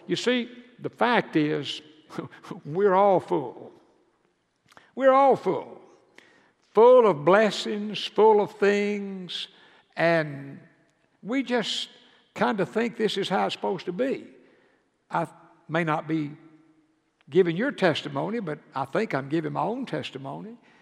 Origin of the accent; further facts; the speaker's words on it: Georgia, United States; you know, I was raised in Georgia, it'd be cold in the winter.